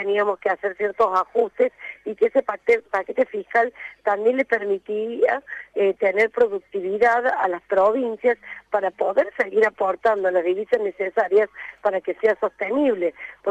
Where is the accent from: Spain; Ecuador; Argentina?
Argentina; en el interior somos argentinos